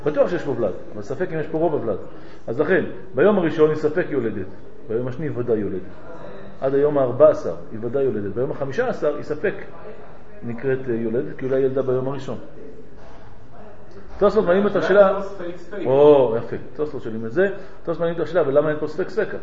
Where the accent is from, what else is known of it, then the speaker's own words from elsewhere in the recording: France; זה אני, תמיד. אני צרפתי